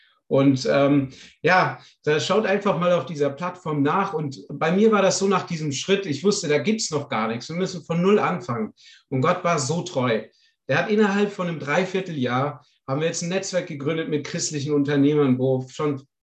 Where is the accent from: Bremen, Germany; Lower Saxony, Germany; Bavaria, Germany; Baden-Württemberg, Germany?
Baden-Württemberg, Germany; Ich komme aus der Gegend von Stuttgart und bin ungefähr 30. Bin jetzt 30,5 Jahre alt